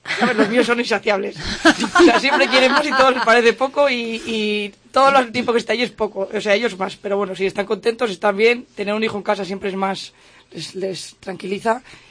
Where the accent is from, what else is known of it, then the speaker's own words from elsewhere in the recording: Puente Almuhey, Castile and León, Spain; yo todo lo que sea traer gente a mi pueblo, la gente tiene que conocer Puente Almuey, que es un pueblo